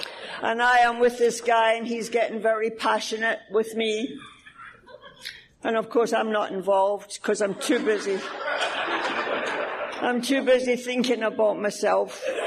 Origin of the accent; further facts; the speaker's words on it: New Jersey, United States; You probably heard I'm not from Canada. Mary Beth wanted me to talk a little bit more Jersey, but I don't know how to do it.